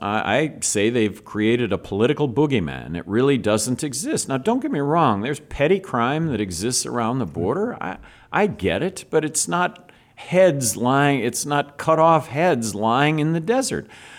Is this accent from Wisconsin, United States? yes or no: no; New Mexico, United States; Look, I come from New Mexico. 50% of New Mexico population is Hispanic.